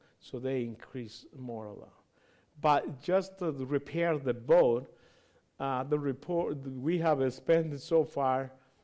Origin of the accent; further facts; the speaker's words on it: Bolivia; No, I speak Spanish. I grew up in Bolivia. I was born and raised there.